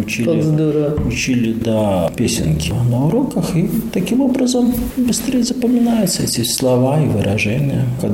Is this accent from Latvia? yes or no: yes; Daugavpils, Latgale, Latvia; да, коренной житель города Даугавпилса. Да, я родился в Даугавпилсе, учился в 13-й школе.